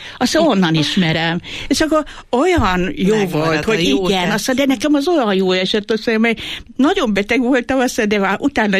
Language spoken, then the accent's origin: Hungarian; Eger, Heves, Hungary; én is EGRI vagyok, meg ő is